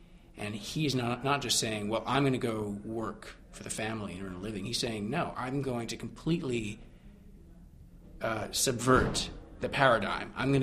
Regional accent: United States; growing up in the United States, at least in the 70s and 80s

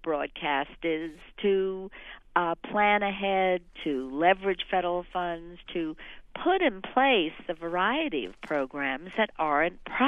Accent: Bronx, New York, United States; I grew up in the Bronx.

